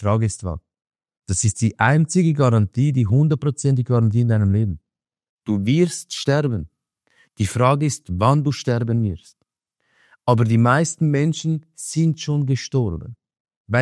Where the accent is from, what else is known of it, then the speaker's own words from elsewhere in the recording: Switzerland; ich bin aus der Schweiz